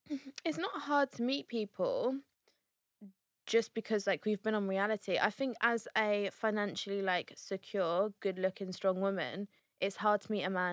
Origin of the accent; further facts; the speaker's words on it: East of England, United Kingdom; We are from Essex. It's very like gym town laundry.